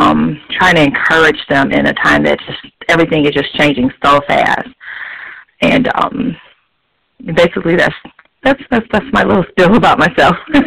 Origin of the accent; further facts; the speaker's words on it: River Rouge, Michigan, United States; yes, I am from Michigan, River Rouge, Michigan. Actually, it's a really small little city outside of Detroit.